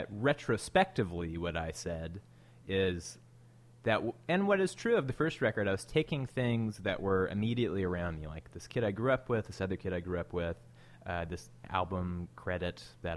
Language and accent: English; Moscow, Idaho, United States; which is just a little ways north of where I grew up in Moscow.